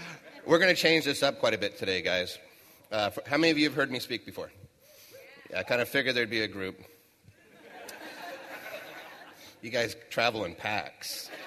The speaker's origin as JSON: {"language": "English", "town": "Levittown", "region": "New York", "country": "United States", "tie": "born or raised there", "said": "I grew up in Levittown, New York, and my mom stayed home to raise three daughters while Dad went to Brooklyn to work."}